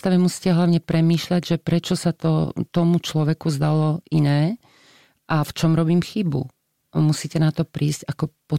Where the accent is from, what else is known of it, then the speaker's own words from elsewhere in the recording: Myjava, Trenčín Region, Slovakia; Ja som z Mijavy, kde sa babka teda nehovorila. Hovorilo sa babička, dedičko, to už je taký vplyv Moravy trošku.